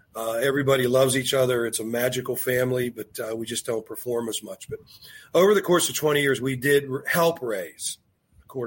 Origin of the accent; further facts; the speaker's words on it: Penn Hills, Pennsylvania, United States; We grew up together in Penn Hill since we were 3 years old.